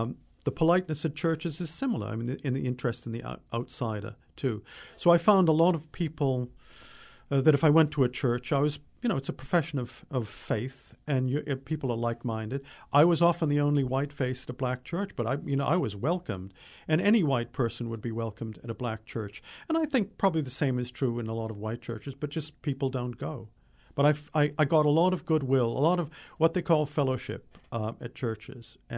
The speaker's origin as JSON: {"language": "English", "town": "Cape Cod", "region": "Massachusetts", "country": "United States", "tie": "born or raised there", "said": "in the summer, I live, in where I grew up, Cape Cod, Massachusetts, and where I love it."}